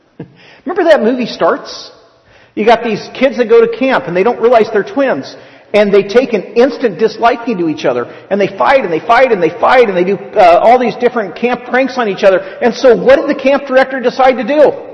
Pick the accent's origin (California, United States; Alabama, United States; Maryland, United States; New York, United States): California, United States; North Highlands; And I grew up in the North Highlands area. A lot of hippies in North Highlands. Actually, there still are.